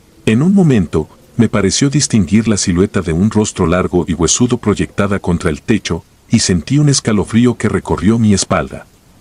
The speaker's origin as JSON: {"language": "Spanish", "region": "Oaxaca", "country": "Mexico", "tie": "born or raised there", "said": "soy de Oaxaca. Durante mi infancia viví siempre en la casa de mis abuelos, ubicada en un pequeño poblado donde las montañas recortan el horizonte y los caminos están hechos de tierra irregular."}